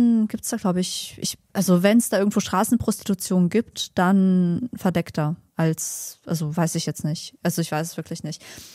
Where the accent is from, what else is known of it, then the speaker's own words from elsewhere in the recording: Berlin, Germany; Berlinerin.